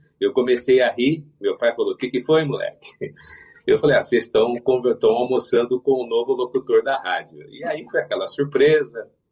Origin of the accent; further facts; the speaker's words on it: Araras, São Paulo, Brazil; Como eu morava lá em Araras e fui criado lá